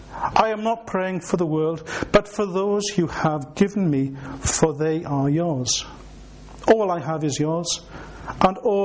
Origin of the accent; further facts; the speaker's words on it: Wales, United Kingdom; as a Welshman, not just a Welshman, but as someone from South Wales who lived on the Gower, summer holidays would frequently be down on the Gower beaches.